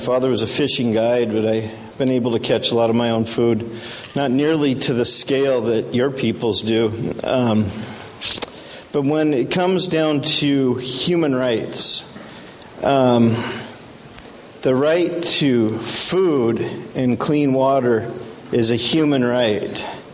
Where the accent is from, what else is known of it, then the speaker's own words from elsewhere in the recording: Montana, United States; I'm an Indian from Montana, and I'm an environmental sociologist